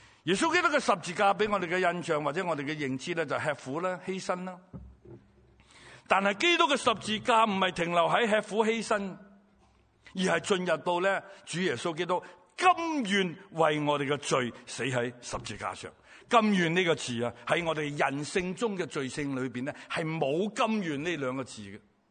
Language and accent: Cantonese; Guangdong, China; 你看我哋广东人咧发呢个音啊